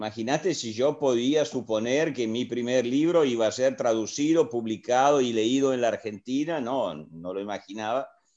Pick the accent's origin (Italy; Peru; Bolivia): Italy; Forlì, Emilia-Romagna; born there; Spanish is a second language; Bueno, yo nací en Forlì.